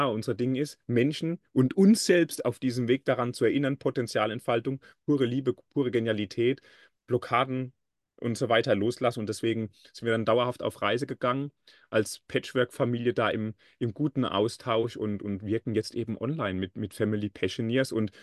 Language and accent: German; Hesse, Germany; in meinen Lebensort, wo ich als Hesse 30 Jahre gelebt habe